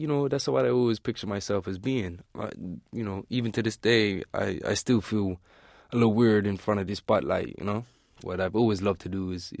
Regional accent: Bermuda; it's about a part of life that I was brought up with in Bermuda

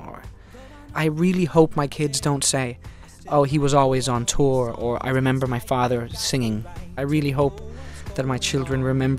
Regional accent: Copenhagen, Capital Region of Denmark, Denmark; When I look back on my childhood and growing up in Christiania and I think about my father and my mother, and the house my dad built

